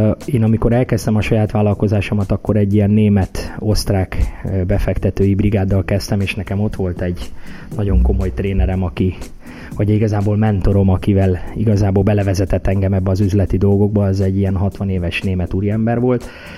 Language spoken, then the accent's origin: Hungarian; Hungary; born there; ha én esetleg nem Magyarországra születtem volna, hanem mondjuk Amerikába, akkor lehet egy kicsit könnyebb dolgunk lett volna